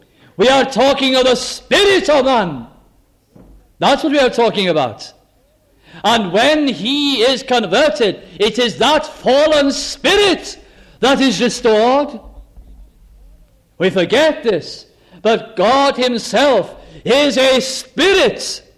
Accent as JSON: {"language": "English", "region": "Wales", "country": "United Kingdom", "said": "As Welsh people and people that live in Wales, we are fully aware of how we love singing great and glorious hymns, either in English or in Welsh."}